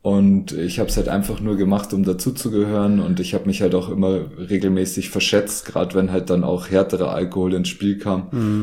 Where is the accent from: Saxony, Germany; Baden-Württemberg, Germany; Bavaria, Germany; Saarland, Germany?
Bavaria, Germany; accent: Lower Bavarian; von meinem niederbayerischen Dialekt